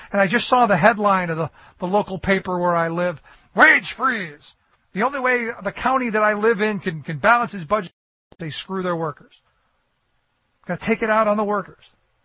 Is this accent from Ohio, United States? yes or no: yes; Cleveland, Ohio, United States; I think about where I grew up in Cleveland, the big card producer, American Greetings